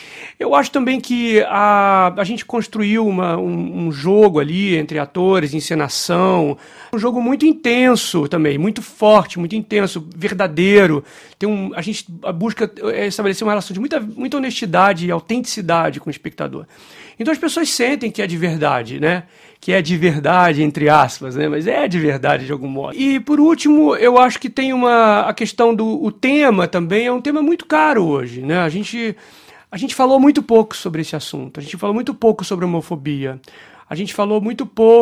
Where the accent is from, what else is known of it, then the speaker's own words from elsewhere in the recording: Brazil; ou até mesmo no interior do Brasil, de onde eu venho, por exemplo